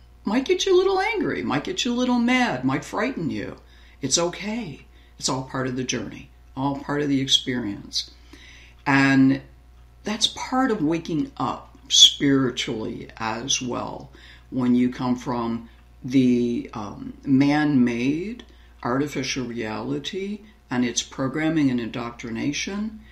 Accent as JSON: {"language": "English", "town": "Chicago", "region": "Illinois", "country": "United States", "tie": "born or raised there", "said": "So grew up in Chicago's ghetto by Cabrini Greens."}